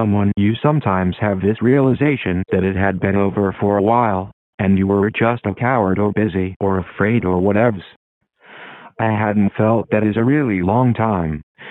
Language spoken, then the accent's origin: English; Australia; I know I'm Australian, but I still write English.